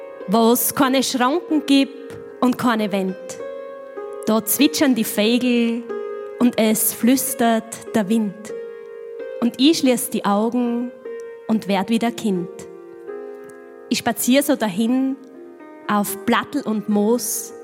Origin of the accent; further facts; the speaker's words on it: Groß St. Florian, Styria, Austria; Bei uns daheim in Groß St. Florian.